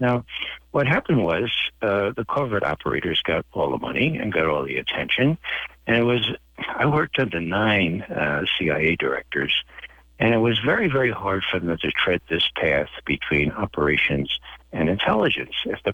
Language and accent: English; Bronx, New York, United States; I'm from the Bronx, as you know, and we like to give for instances, okay?